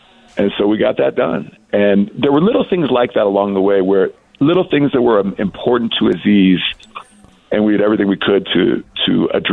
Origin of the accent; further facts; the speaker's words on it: Danville, California, United States; You know, it's like I grew up in Danville, California.